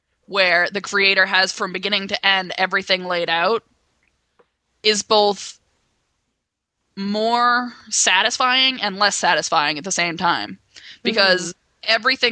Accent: United States; We grew up in America where you create your characters

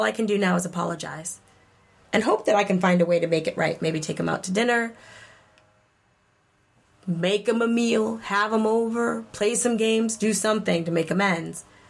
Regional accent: Massachusetts, United States; I grew up in Massachusetts as a kid.

